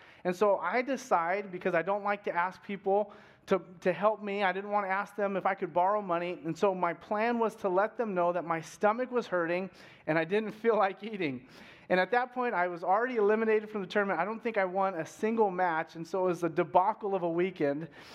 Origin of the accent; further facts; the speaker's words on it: Bakersfield, California, United States; moved away; We just moved from Bakersfield 3 months ago. And so whenever we tell people we're from Bakersfield, we then follow it up and tell them that we've heard all the jokes.